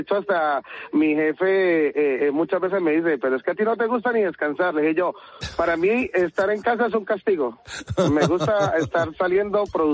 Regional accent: Colombia; now in Spain; Sí, yo soy de Colombia, de Colombia.

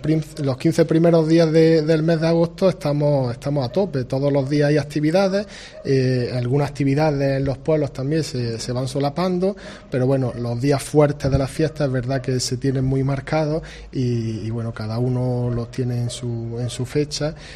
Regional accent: Guájar Faragüit, Andalusia, Spain; Guájar Faragüit es mi pueblo, San Lorenzo es mi patrón, y bueno, la verdad es que son las fiestas que con más emoción vivo, que la he vivido desde pequeño

